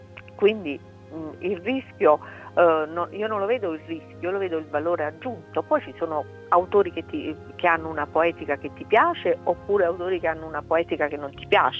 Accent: Naples, Campania, Italy; now in Rome, Italy; una miniserie su Napoli, perché ovviamente la mia città è, e si sente anche dal mio accento che pur vivendo a Roma non l'ho mai abbandonata

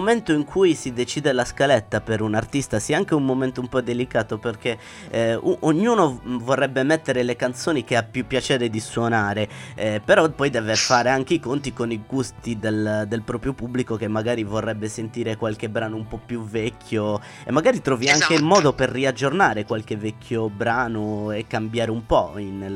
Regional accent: Oristano, Sardinia, Italy; born there; Io sono nato a Oristano

